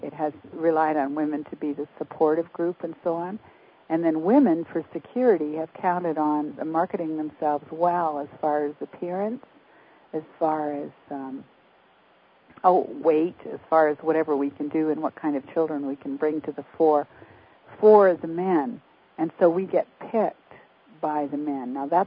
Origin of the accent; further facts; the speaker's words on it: Canada; when we were raised in Canada